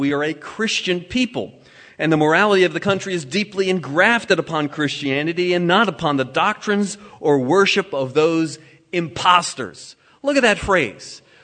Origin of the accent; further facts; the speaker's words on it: Maryland, United States; In my home state of Maryland